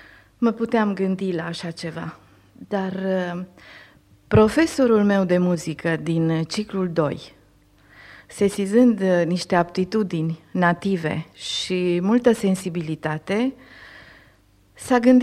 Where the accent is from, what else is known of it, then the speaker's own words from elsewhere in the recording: Dej, Cluj County, Romania; profesorul de muzică din orașul meu natal, din Dej.